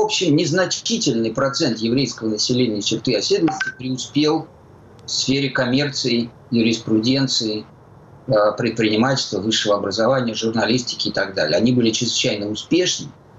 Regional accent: Moscow, Russia; я, когда рос в Москве в 60-е и 70-е годы, то рос я в кругу, который был по преимуществу еврейским.

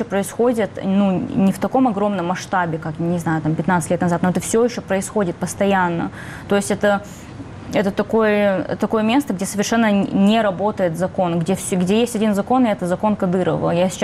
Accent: Chechnya, Russia; про то, как я росла в Чечне

